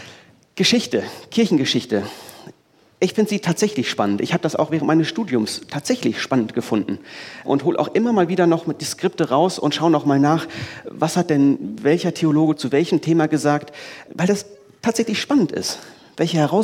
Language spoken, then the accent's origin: German; Germany; Fast überall auf der Welt ist das so ungeordnet, wie wir als Deutsche es empfinden würden.